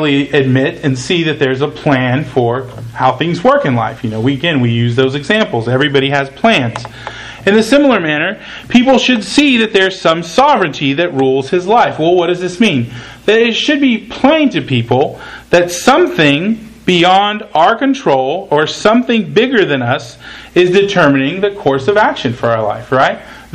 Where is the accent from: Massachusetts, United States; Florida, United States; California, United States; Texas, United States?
Texas, United States; born there; I was born in Texas.